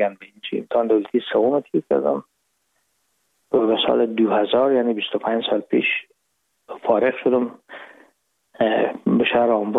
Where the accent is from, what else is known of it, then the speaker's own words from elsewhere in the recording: Herat, Afghanistan; moved away as an adult; now in Hamburg, Germany; ما رفتیم از کابل به هرات و پیزی که فاکولته رو پایان برسانیم یا دیپلومی بگیریم از هرات از طریق زمینی داخل مرز ایران شدیم، از مرز ایران گذاشتیم و داخل پاکستان و از پاکستان قاچاقی آمدیم به آلمان. یعنی میشد سال 1369 که ما به هامبورگ رسیدیم که بشه 1990.